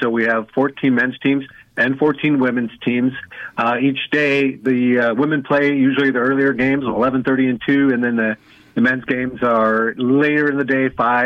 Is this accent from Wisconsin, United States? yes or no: yes; Wisconsin, United States; now in Pensacola, United States; I'm originally from Wisconsin, so I just felt like I was back up north, back home.